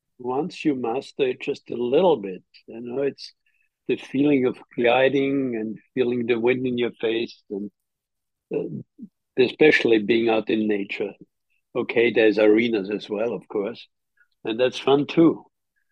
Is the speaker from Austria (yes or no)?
yes; Vienna, Austria; I come from Vienna.